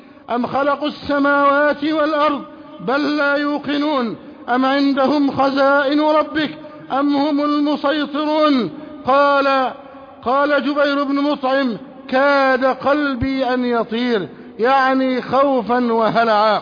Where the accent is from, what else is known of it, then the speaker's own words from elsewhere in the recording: Egypt; اللهم احفظ بلدنا مصر أمنا أمانا سخاء رخاء